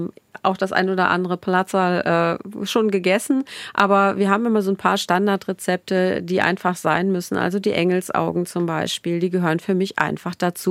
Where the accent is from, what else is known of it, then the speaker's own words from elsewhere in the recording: North Germany, Germany; Und ich komme aus Norddeutschland